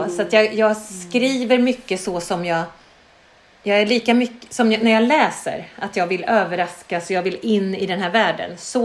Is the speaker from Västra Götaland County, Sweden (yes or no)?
yes; Gullspång, Västra Götaland County, Sweden; eftersom jag är uppvuxen i Lilla Gullspång